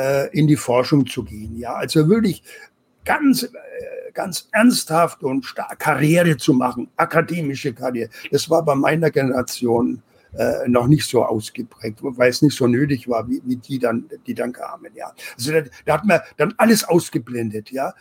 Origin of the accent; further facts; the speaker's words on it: West Germany, Germany; von wo ich aufgewachsen bin, ein paar hundert Kilometer östlich, war ja Ostdeutschland, war ja die DDR. Und man konnte ja nach in die Tschechei reisen als Westdeutscher